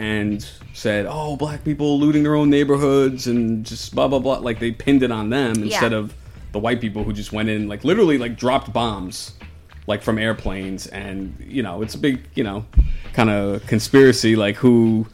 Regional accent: Rockland, New York, United States; I grew up in Rockland, Long Island North, essentially.

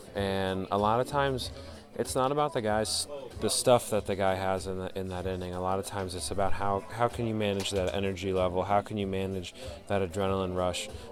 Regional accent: New Jersey, United States; I grew up in New Jersey, so I spent a lot of time in New York City when I was a kid and growing up

